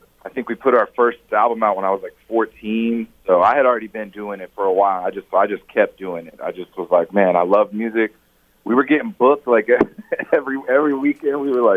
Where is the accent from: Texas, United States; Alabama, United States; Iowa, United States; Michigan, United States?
Texas, United States; also born or lived in Ohio; I was born in Ohio, but I was raised in Texas. So that's where I've been at since I was a little kid. I'm glad we moved to Texas.